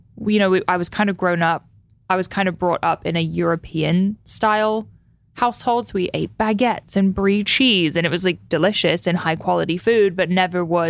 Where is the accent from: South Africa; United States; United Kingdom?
United Kingdom; London; also born or lived in Switzerland; So I was born in London, moved to Switzerland age one, lived there for 3 years. Wish I remembered it.